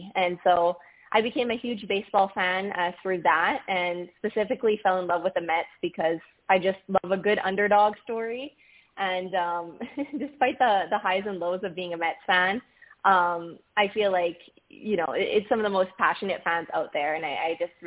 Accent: Canada; Since I'm from Canada, I don't get to have these kind of conversations a lot

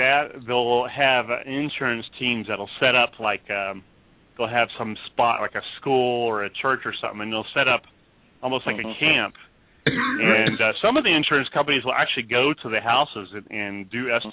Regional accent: Bartlesville, Oklahoma, United States; No, but, you know, I used to live in, growing up in Bartlesville, Oklahoma, and I'd see tornadoes every once in a while dropping down out of the clouds.

